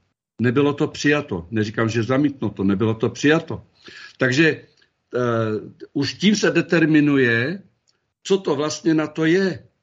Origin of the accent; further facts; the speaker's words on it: Plzeň, Plzeň Region, Czechia; Já jsem původně Plzeňák